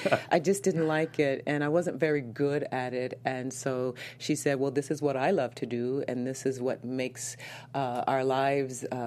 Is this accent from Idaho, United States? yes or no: no; Houston, Texas, United States; I was born and raised in Houston.